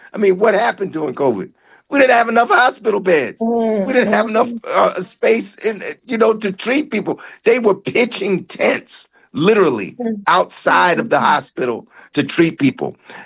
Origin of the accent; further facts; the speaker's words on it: New Jersey, United States; also born or lived in Washington, D.C.; I was raised in New Jersey, product of Jersey public schools, but I was born in Washington, D.C.